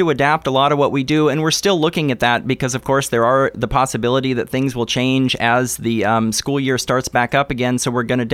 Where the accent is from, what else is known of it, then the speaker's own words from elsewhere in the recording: Myrtle Creek, Oregon, United States; So I'm actually from Myrtle Creek, Oregon.